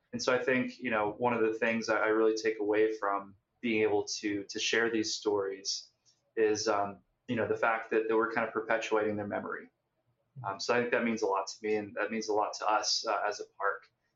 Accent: Pittsburgh, Pennsylvania, United States; so I'm actually from Pittsburgh, and we didn't learn about Reconstruction in Western Pennsylvania, at least where I was going to school.

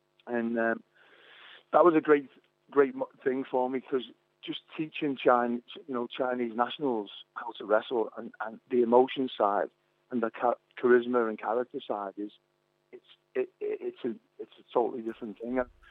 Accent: Liverpool, North West England, United Kingdom; I'm coming from Liverpool as well, because there's no wrestlers from Liverpool. It was all Manchester, Wigan, Bradford, Leeds. So that coming from Liverpool at the time, it was like incredibly hard.

